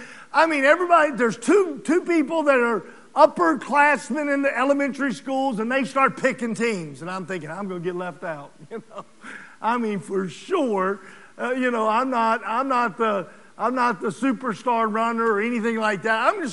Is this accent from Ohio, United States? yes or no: no; Lynchburg, Virginia, United States; You know, I grew up in Lynchburg, Virginia, and I went to Leesville Road.